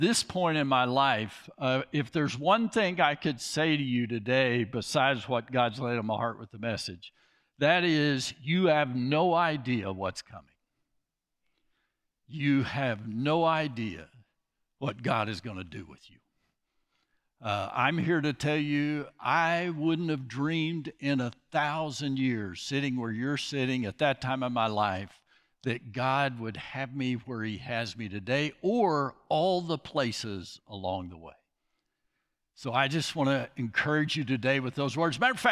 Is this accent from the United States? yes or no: yes; Lubbock, Texas, United States; I bring you greetings from the far reaches of West Texas. When I tell people, when they ask, where are you from? And I say Lubbock